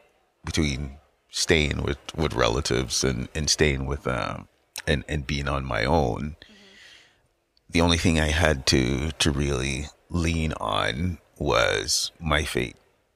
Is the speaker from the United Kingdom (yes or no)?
no; Jamaica; born there; I was born in Jamaica.